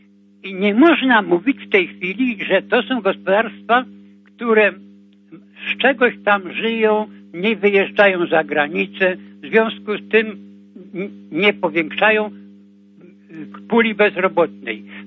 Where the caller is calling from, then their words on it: Kraków, Lesser Poland, Poland; Ja z Krakowa